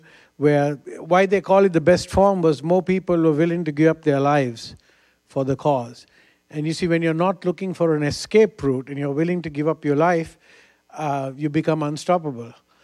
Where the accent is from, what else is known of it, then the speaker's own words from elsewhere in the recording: Sri Lanka; I come from Sri Lanka, for those who don't know. Island below India.